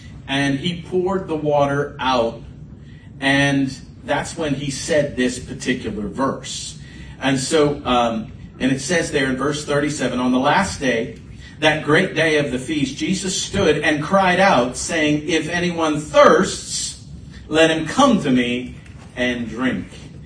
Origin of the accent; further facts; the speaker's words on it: Florida, United States; I grew up in Florida. We didn't have rivers. I mean, they have them, but they're slow and shallow and muddy, and they don't flow.